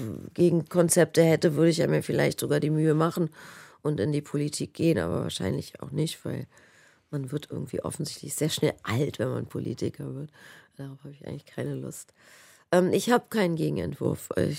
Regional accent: Germany; born there; Und für die bin ich nun mal ein Kind der DDR auch und dort geboren.

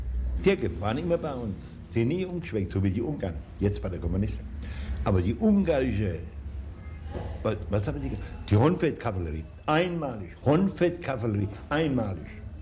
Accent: Seligenstadt, Hesse, Germany; In Seligenstadt, ja, meine Heimat, oben wo es nach Zellhausen geht, Zellhausen, kennen Sie Seligenstadt? Ne, ist hier bei Hanau, in der kleinen evangelischen Kirche, da bin ich konfirmiert worden

